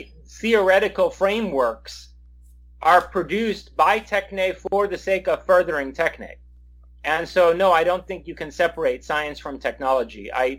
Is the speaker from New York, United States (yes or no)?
yes; New York, United States; it might be my sentimentalism as a New Yorker.